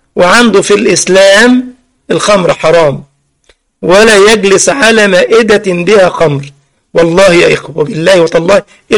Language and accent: Arabic; Egypt; يعني من المشاهير في عندنا في مصر كده لاعب اسمه محمد صلاح